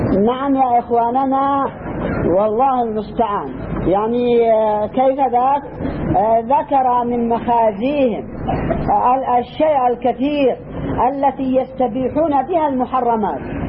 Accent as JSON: {"language": "Arabic", "country": "Yemen", "said": "الصليحيون عندنا في اليمن هم، وهكذا."}